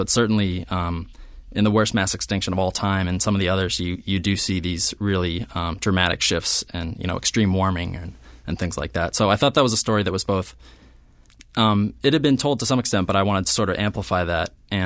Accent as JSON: {"language": "English", "region": "New England", "country": "United States", "tie": "born or raised there", "lives_now": "Utah, United States", "said": "I grew up in New England where, you know, everything's covered by trees."}